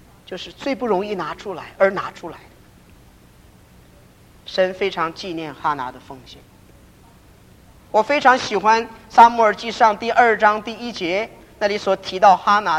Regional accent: Taiwan; 我从台湾来，我知道在台湾现在传道人需要的情形。

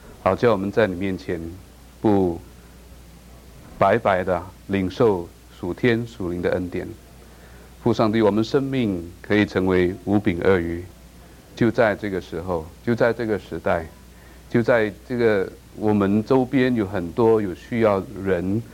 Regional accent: Singapore; 我从新加坡来，新加坡一个很小的岛

